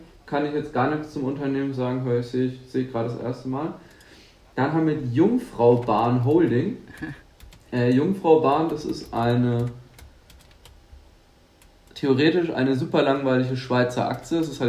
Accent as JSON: {"language": "German", "region": "Bavaria", "country": "Germany", "said": "Wir kommen ja eben aus Franken, da kennt man natürlich auch Wein und genießt den."}